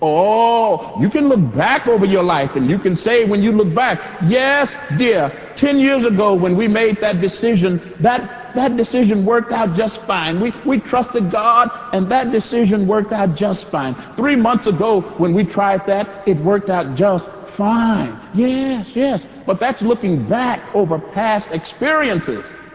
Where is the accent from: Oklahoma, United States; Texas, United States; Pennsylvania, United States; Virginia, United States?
Texas, United States; Corpus Christi; In my home state of Texas, there was a man in my hometown of Corpus Christi who told us near the end of his life that he felt he had been a failure.